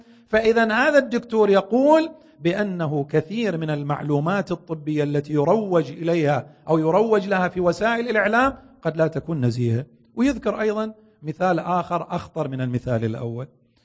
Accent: Saudi Arabia; وفي بعض المجتمعات العربية وبالأخص بلدنا السعودية

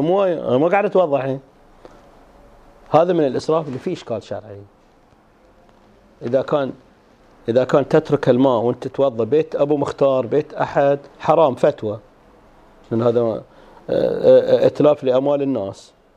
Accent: Eastern Province, Saudi Arabia; accent: Hasawi; ما اقرا على لهجتنا الحساوية

